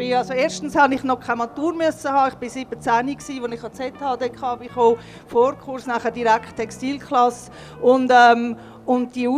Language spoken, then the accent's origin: German; Zug, Switzerland; now in Zürich, Switzerland; ich bin ja von Zug, ich bin ja nicht von Zürich, ich bin von Zug nach Zürich gekommen, habe dann auch hierher gezügelt